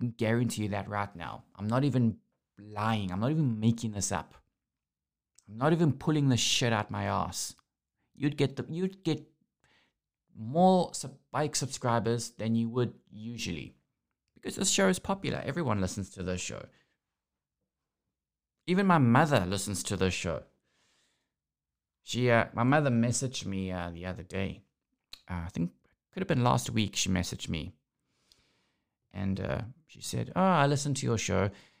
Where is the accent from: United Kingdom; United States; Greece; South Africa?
South Africa; The identity I most associate myself with and the identity that I'm most proud of, which is being South African.